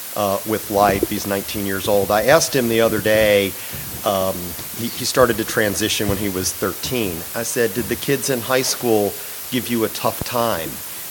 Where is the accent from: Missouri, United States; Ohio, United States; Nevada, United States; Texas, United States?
Ohio, United States; Cincinnati; Growing up in Cincinnati, Ohio.